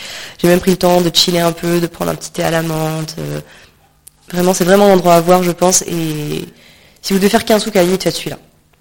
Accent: France; accent: French; Vous m'excuserez pour mon accent bien français.

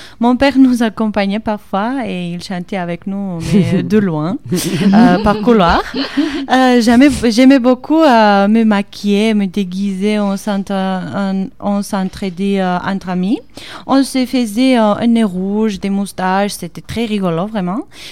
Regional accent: Georgia; French is a second language; now in France; Ouais, je viens de Géorgie.

